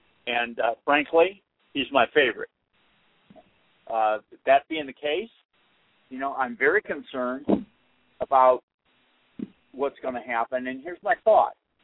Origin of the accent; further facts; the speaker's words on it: Massachusetts, United States; also born or lived in Iowa; Whereas, mine, I come from Massachusetts, starts 025. Or maybe is it Iowa, since I was born in Iowa.